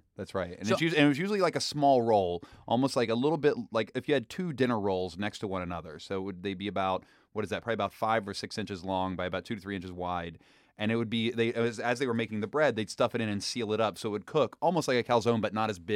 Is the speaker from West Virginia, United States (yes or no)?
yes; West Virginia, United States; West Virginia, my home state. There's a place called Gino's Pizza that is the place where, as a kid, I would go all the time after school, and we would get pepperoni rolls.